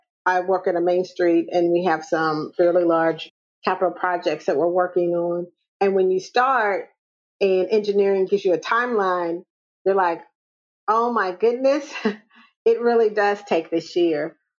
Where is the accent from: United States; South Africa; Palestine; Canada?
United States; Indianapolis, Indiana; also born or lived in Detroit; I grew up in Indianapolis, and Indianapolis is the 14th largest city in the United States, but it's like really chill.